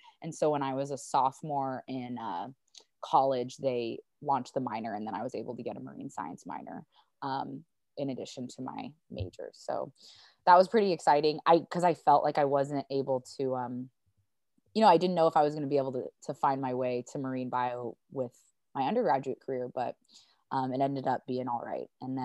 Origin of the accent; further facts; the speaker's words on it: Phoenix, Arizona, United States; now in Hawaii, United States; But yeah, I grew up in Phoenix, Arizona, and my pronouns are she and her. And I ended up here. I'm based in Hawaii now